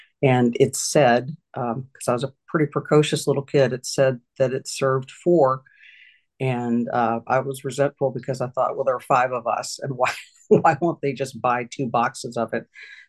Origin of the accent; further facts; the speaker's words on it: Cincinnati, Ohio, United States; I grew up in Cincinnati, Ohio. I had two younger brothers